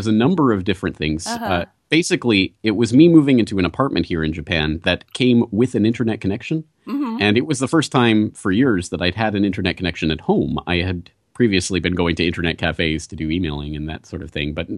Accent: Canada; moved away as an adult; also born or lived in Ireland; I'm a Canadian by birth, and I lived and grew up in Canada all of my life until I hit the ripe old age of 22, and I decided to take a trip over to Ireland for a year

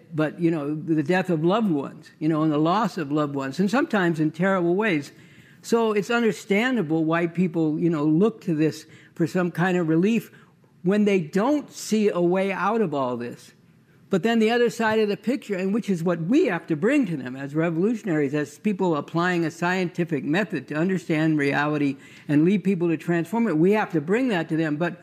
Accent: Berkeley, California, United States; I grew up in Berkeley.

